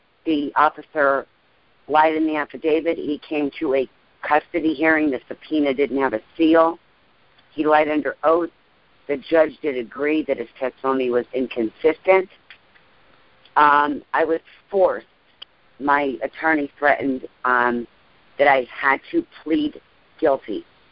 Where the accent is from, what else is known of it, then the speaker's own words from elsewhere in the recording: Pennsylvania, United States; from Pennsylvania.